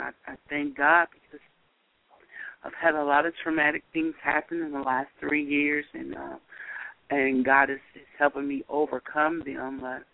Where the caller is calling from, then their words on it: Oakland, California, United States; I'm calling from Oakland, California.